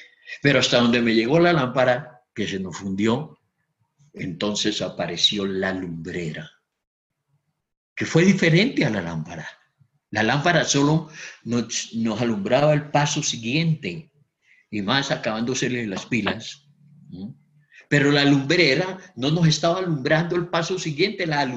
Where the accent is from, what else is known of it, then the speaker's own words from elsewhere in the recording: Pamplona, Norte de Santander, Colombia; Me fui para Pamplona, para mi ciudad natal, y allí me involucré